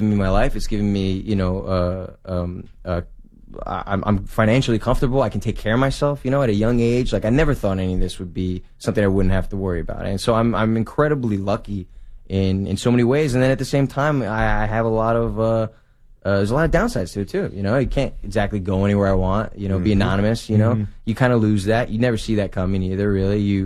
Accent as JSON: {"language": "English", "town": "Springfield", "region": "New Jersey", "country": "United States", "tie": "born or raised there", "said": "New Jersey, in Springfield."}